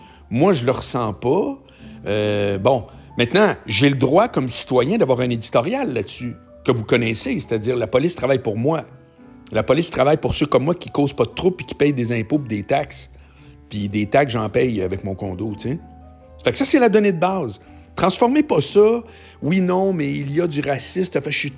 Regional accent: Montreal, Quebec, Canada; moi, je suis un Montréalais qui habite dans le centre-ville

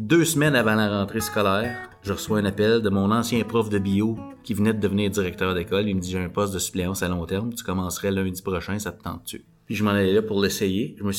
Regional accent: Hawkesbury, Ontario, Canada; now in L'Orignal, Canada; Fait que j'ai grandi dans l'Est ontarien à Hawkesbury. Maintenant, j'habite à Laurignal.

